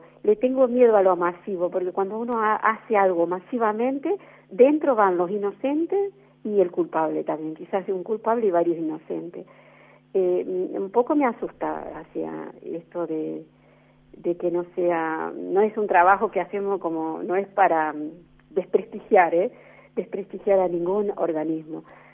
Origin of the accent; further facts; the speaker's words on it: Argentina; pero yo soy argentina